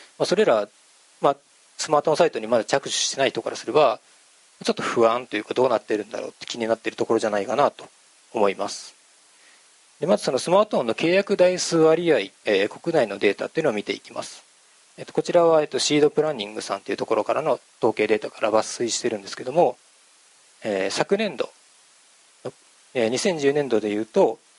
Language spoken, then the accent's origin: Japanese; Osaka, Japan; 大阪から来ました。